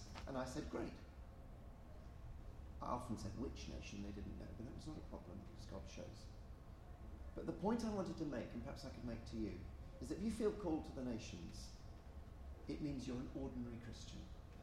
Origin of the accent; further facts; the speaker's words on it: Coventry, West Midlands, United Kingdom; now in Paris, France; And I come from Coventry, and Coventry is a small city.